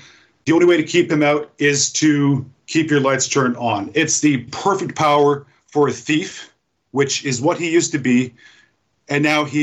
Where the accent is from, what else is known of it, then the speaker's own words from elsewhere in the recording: Calgary, Alberta, Canada; moved away as an adult; now in Australia; I'm a 40-year-old guy living in Australia. I grew up in Calgary, Alberta, met an Australian girl and got married, and here I am.